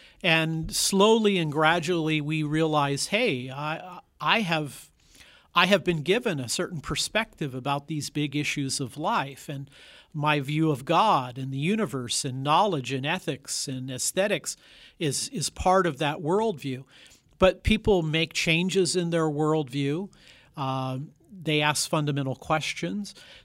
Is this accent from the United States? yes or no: yes; United States; I'm an American. I have a particular background that I'm exposed to.